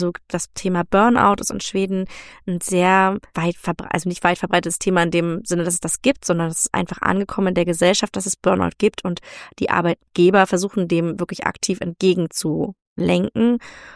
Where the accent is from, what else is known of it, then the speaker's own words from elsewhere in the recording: Germany; für uns als Deutsche, die wir doch sehr direkt kommunizieren